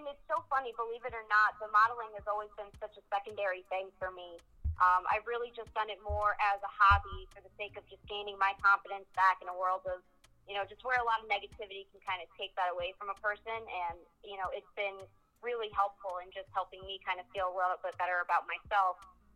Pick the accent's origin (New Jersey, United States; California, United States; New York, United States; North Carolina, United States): New York, United States; Long Island; I'm from Long Island, New York. I am a former salesperson, podcast host, and as of a couple months ago, a new owner to a highly recognized and beloved salon.